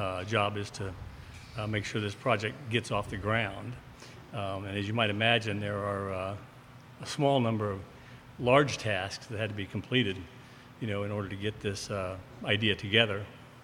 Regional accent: Huntsville, Alabama, United States; also born or lived in Santa Monica, California; our family moved to Huntsville from Santa Monica, California, when I was still very young. So this is my hometown.

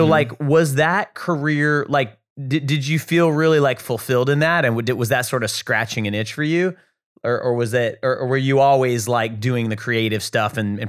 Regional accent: Texas, United States; also born or lived in New England; I lived in New England for a long time. I'm from Texas originally, but I lived in New England and it's very similar.

